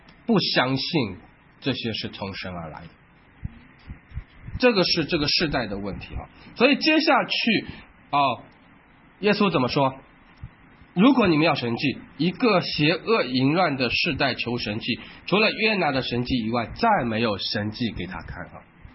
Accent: Shanghai, China; 好像我上海人说倒浆糊的这样的一种说法

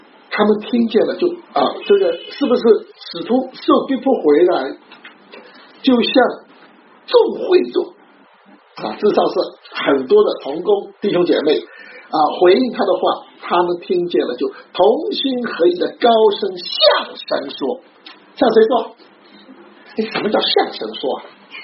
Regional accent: China; 我是中国人，我很爱我的中国，我甚至是个很保守的中国人，我很爱我的民族，我很爱我的国家，但是我不忘记，我除了是一个中国人以外，我还是一个天国的人

